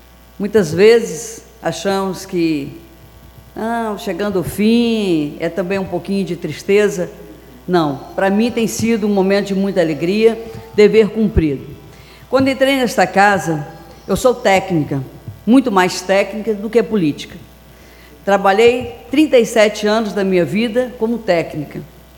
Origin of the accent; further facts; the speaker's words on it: Minas Gerais, Brazil; Eu sempre na minha vida sou uma grande mineira e digo sempre, eu sei de onde vim e sei para onde vou.